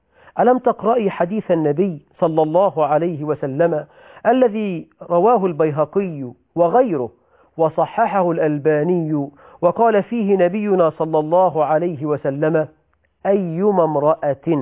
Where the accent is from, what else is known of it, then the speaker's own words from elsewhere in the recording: Egypt; عندنا في مصر بقى يقولك الخيمة الرمضانية، الخيبة الرمضانية، تنزل إلى الأحياء الشعبية بعد العشاء تجد العجب